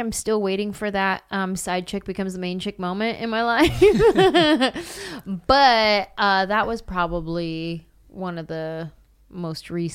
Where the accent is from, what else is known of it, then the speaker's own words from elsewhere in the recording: California, United States; She's Latina, I'm Latina. She's from the Bay, I'm from the Bay.